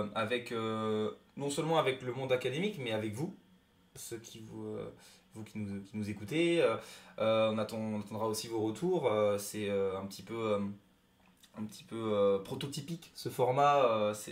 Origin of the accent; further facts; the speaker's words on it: France; accent: French; avec mon accent bien français.